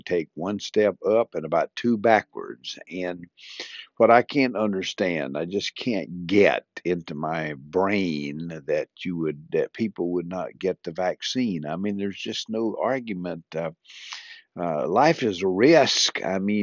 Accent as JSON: {"language": "English", "region": "the South", "country": "United States", "accent": "southern", "said": "she loved to hear my southern accent"}